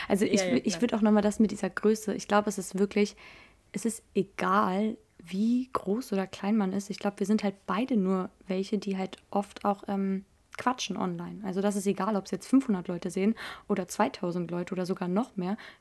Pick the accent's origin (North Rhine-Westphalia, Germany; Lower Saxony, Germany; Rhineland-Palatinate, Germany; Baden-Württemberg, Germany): Lower Saxony, Germany; Neustadt am Rübenberge; Ich bin 22 und ich komme aus der Umgebung Hannover. Ich kann es ja auch einfach genauer sein, Neustadt am Rübenberge.